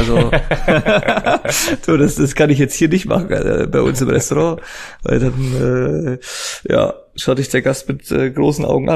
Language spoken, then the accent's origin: German; Bavaria, Germany; Ich komme vom Chiemsee aus Bayern